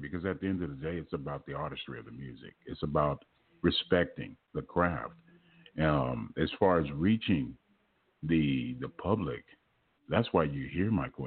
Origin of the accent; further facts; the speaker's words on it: Los Angeles, California, United States; I've been here now for about close to 10 years. And I can tell the mm-hmm. difference because I'm originally from Los Angeles.